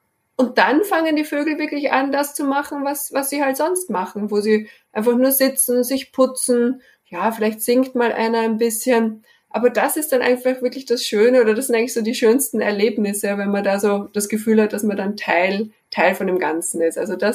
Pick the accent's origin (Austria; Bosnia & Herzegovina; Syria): Austria; Vienna; eben meine Heimatstadt, dass ich da auch mal wieder hinkomme